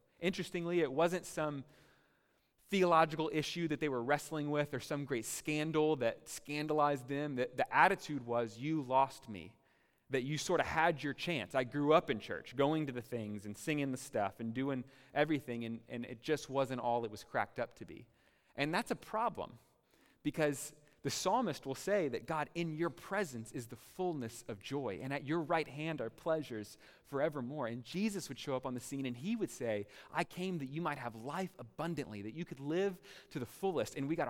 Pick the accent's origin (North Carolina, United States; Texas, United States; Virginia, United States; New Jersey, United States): Texas, United States; I'm from Texas. Turns out we have trail riding in Texas.